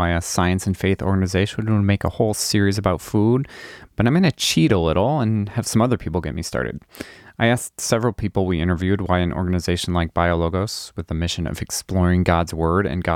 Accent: Midwest, United States; So I grew up in the Midwest.

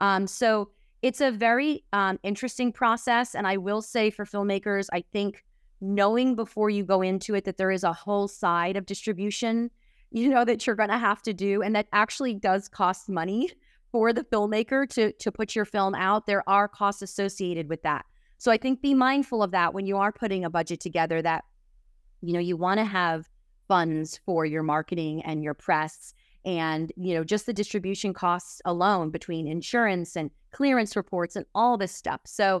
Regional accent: New Jersey, United States; And I think I grew up in New Jersey. So for me, going into New York City and seeing theater all the time was such a huge deal.

